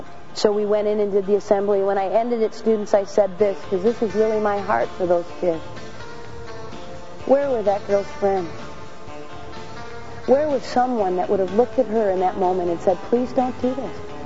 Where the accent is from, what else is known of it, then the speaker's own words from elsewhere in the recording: Grand Rapids, Michigan, United States; And of all the girls I grew up with in Grand Rapids, Michigan, there's one girl, one I still talk to today